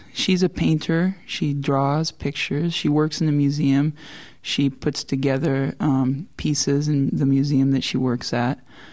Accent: Oakdale, California, United States; now in Los Angeles, United States; Well, I grew up in Oakdale, California. It's a small little agricultural town in the very center of California, on the edge of the valley on your way up to Yosemite. But now I live in Los Angeles.

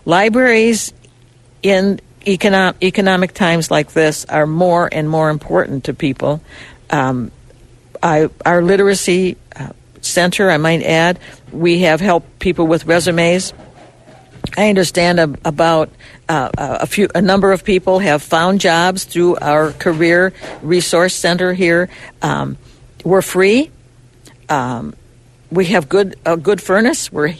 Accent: Detroit, Michigan, United States; I am from Detroit, and I'm just drinking the water out of Lake Erie in another part of the lake, so I'm very happy to be

